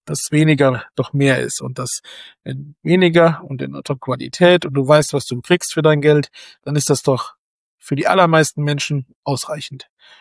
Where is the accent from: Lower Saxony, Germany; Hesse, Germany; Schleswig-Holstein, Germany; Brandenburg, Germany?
Hesse, Germany; Ich war kurz in der TZ, der Bayer des Tages. Und das als Hesse muss man auch erstmal schaffen.